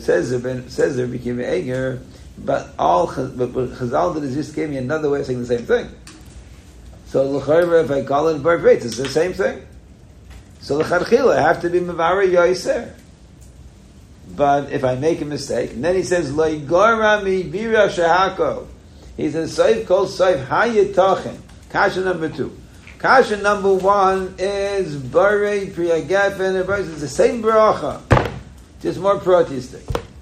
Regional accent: Brooklyn, New York, United States; Brooklyn, I come from Avenue O and 9th. That's where I come from

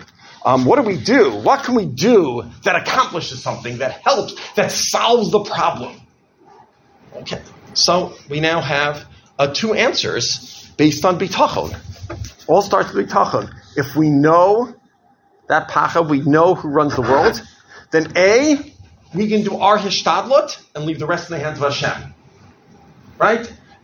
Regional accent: United States; even when I grew up in America, a cloudy day means like a sad time, a depressing time.

